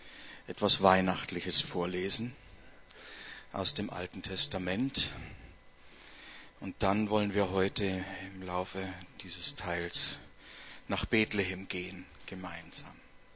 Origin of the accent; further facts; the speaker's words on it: Bavaria, Germany; Wir sind also schon wieder mitten in der sogenannten Staatenzeit, wie es bei uns in Bayern heißt